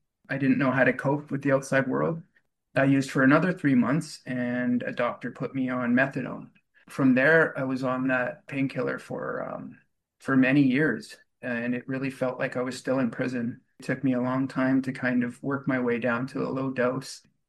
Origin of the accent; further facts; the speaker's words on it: Vancouver, British Columbia, Canada; also born or lived in Yukon; So yeah, I was born in the Yukon. My early formative years were in the 80s, but those years were spent in Vancouver.